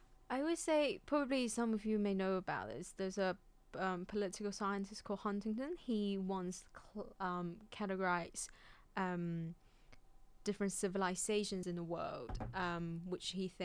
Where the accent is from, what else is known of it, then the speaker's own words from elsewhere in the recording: China; now in United Kingdom; being born and brought up in China as a Chinese